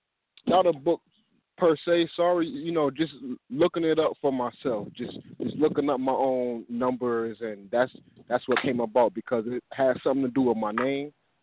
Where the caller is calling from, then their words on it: Connecticut, United States; I'm calling from Connecticut.